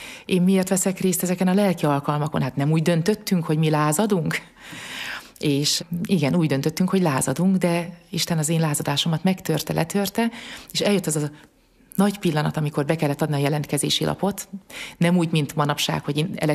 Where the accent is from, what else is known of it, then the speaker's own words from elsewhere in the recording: Megyaszó, Borsod-Abaúj-Zemplén, Hungary; Én Megyaszón nőttem fel, a szülőfalu Megyaszó, és a családi házunk a parókia szomszédságában volt